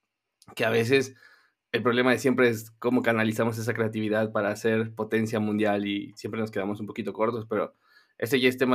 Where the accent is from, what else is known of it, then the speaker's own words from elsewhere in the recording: Mexico City, Mexico; now in Querétaro, Mexico; yo que soy de la Ciudad de México, de la capital, y la Ciudad de México es un caos, es maravillosa, pero es un caos, y me mudé a un estado más, vamos a decir, más tranquilo, más seguro, menos gente, menos tráfico. Yo me mudé acá